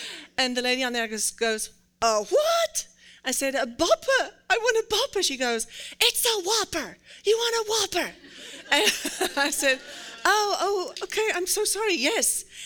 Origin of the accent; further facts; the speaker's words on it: Western Cape, South Africa; growing up outside of Cape Town in a little town in South Africa, I wouldn't have imagined this.